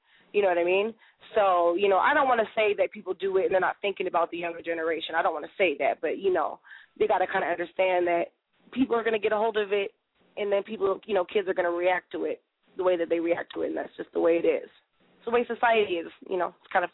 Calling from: Hopkins, Minnesota, United States; I'm calling from Hopkins.

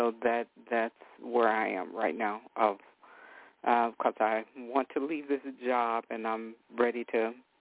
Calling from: Oklahoma, United States; I'm calling from Oklahoma.

